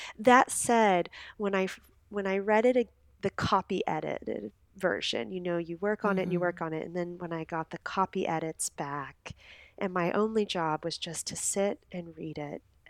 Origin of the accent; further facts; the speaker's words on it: Lubbock, Texas, United States; And when I very first Googled PFAS Air Force Texas, my hometown, Lubbock, and the now shuttered Air Force Base of Reese was the first site to come up.